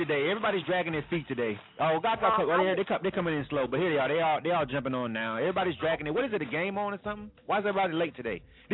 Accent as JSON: {"language": "English", "region": "the South", "country": "United States", "said": "because I'm from the South, but I do like north music and West Coast shit."}